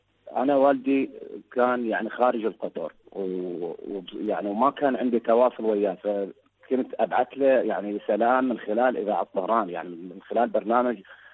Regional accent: Iraq; هو إحنا عندنا بالعراق يعني أكو مثلا عندنا بمحافظة نيسان البث يعني ما قاعد يعني بث ضعيف

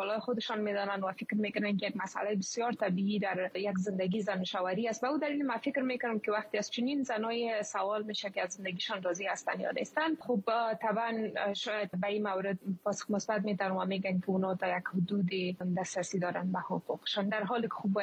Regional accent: Afghanistan; ما خود ما از افغانستان هستیم

